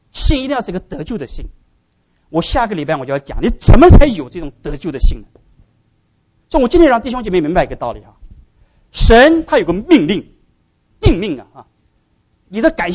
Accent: China

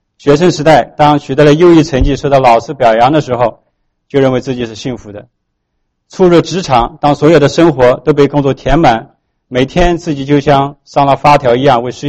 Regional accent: China; 特别是我们中国人，这个福字还倒着写哈

